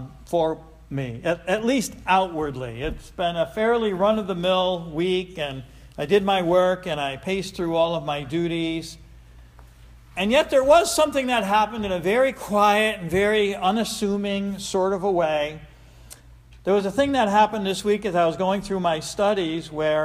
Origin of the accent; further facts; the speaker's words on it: Troy, New York, United States; And in my, hey, I'm from South Troy, in my reductionist way of looking at this